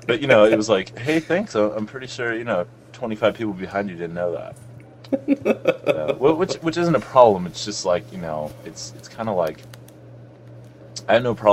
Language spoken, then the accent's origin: English; Miami, Florida, United States; now in Arizona, United States; I grew up in Miami in South Florida. And when I moved to Arizona, I had never seen so many fucking white people my whole life.